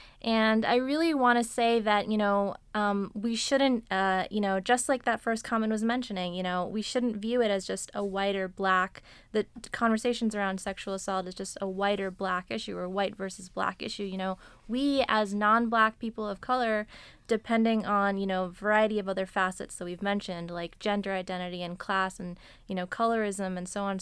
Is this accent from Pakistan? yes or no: yes; Pakistan; but I'm actually Pakistani. And so, and, you know, my experiences and how I'm viewed because of, you know, my brown skin and my identity as a Muslim